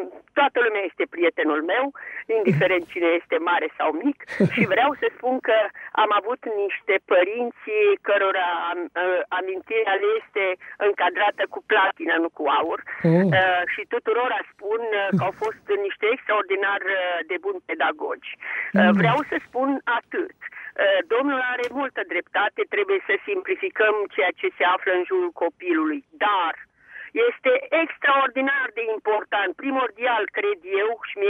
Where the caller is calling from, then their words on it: Bucharest, Romania; din București.